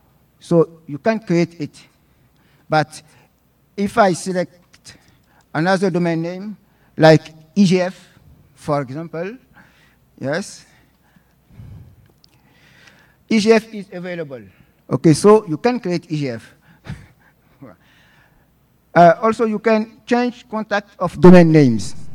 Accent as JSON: {"language": "English", "country": "Côte d’Ivoire", "said": "from Ivory Coast, .ci CCTLD manager."}